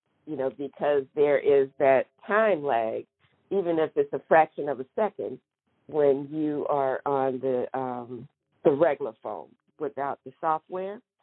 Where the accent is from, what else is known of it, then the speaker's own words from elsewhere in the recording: South Carolina, United States; I'm originally from South Carolina